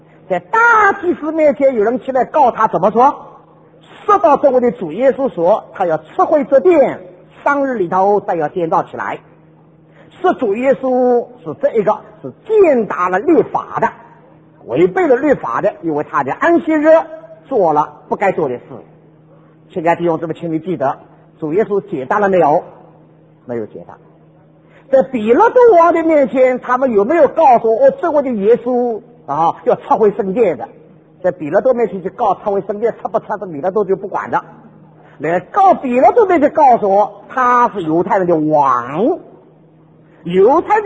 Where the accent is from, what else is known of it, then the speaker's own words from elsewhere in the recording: China; 在我们中国人中间